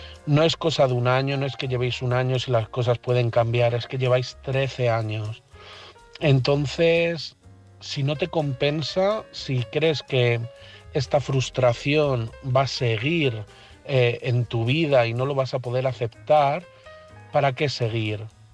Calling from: Madrid, Community of Madrid, Spain; de Madrid

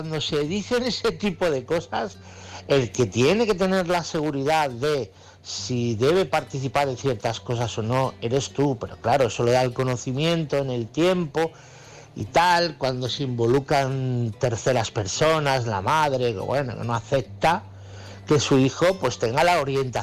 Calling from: Toledo, Castilla-La Mancha, Spain; Un abrazo a todos los participantes, como cada noche en estas noches frías, frías de nuestro país.

